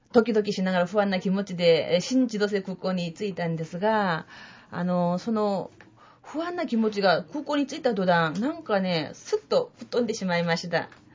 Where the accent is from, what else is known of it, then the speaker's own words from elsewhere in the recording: Daegu, South Korea; Japanese is a second language; 私のふるさと出身地は、ソウルから1時間40分ぐらいの距離にあります、ソウルとプサンの間、テグです。